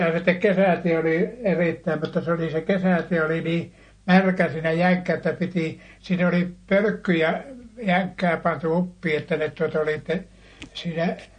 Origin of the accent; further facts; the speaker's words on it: Karsikkojärvi, Lapland, Finland; born there; Karsikkojärvessä Vojakkalasta 8 kilometriä mettässä.